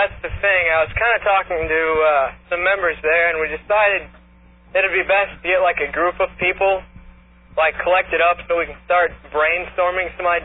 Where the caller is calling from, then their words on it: Indiana, United States; Brown County, Indiana.